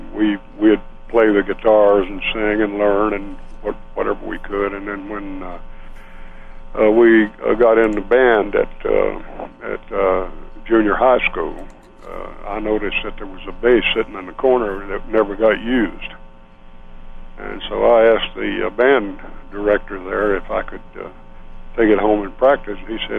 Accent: Nashville, Tennessee, United States; I grew up in Nashville on the east side, about 16 blocks away from downtown.

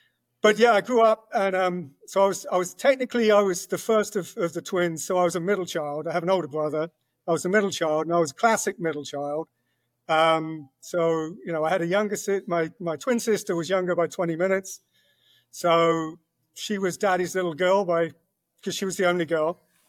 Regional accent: South East England, United Kingdom; moved away as an adult; now in United States; But my youth, I grew up, I was born just south of London. I lived there till I was about 12. And like every English kid

